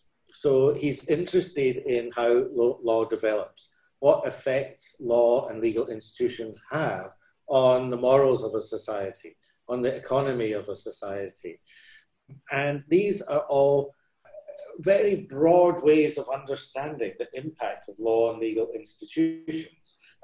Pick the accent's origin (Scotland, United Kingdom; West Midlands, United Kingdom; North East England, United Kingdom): Scotland, United Kingdom; also born or lived in Sydney, Australia; now in Hong Kong; Prior to that, I was in Scotland, which is my home country, at the University of Glasgow for also about 10 years.